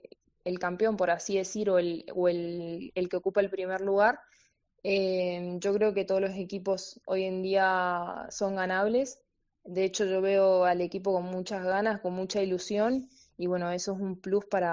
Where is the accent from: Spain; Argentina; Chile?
Argentina; Mendoza; Somos las dos de Mendoza, venimos de Argentina